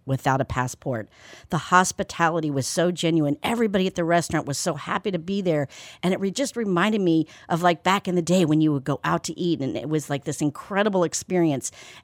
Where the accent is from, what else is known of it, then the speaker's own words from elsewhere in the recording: San Francisco, California, United States; just curious after growing up in San Francisco and all those many years ago, so many memories